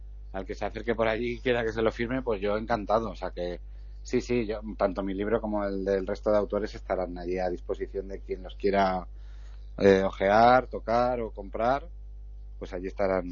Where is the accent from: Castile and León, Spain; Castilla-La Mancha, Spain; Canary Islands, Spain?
Castilla-La Mancha, Spain; El Pedernoso; yo soy natural del Pedernoso. Allí he crecido, allí tengo mis raíces, allí tengo mi familia, mis amigos.